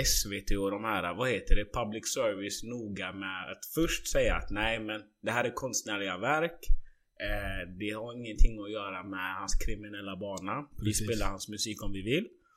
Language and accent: Swedish; Sweden; born there; jag är född i Sverige